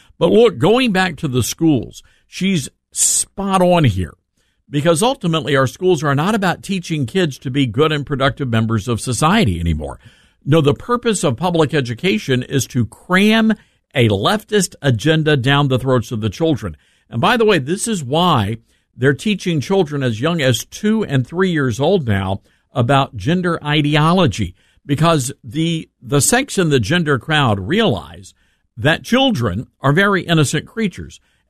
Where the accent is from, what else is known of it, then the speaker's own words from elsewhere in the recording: Memphis, Tennessee, United States; my hometown of Memphis, Tennessee